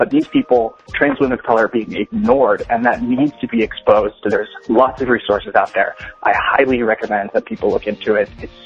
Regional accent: Washington, District of Columbia, United States; I'm from Washington, D.C., just giving a shout-out to everyone who's out there.

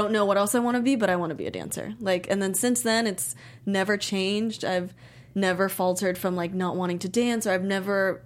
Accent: Miami, Florida, United States; We have the same teacher for a couple years, like, mm-hmm. growing up in Miami and everything.

